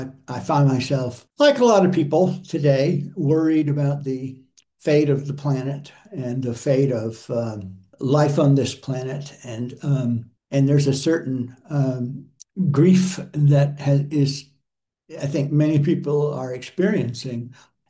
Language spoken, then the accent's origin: English; the South, United States; which is about, I think you could say in a funny way, sort of my education as a Southerner.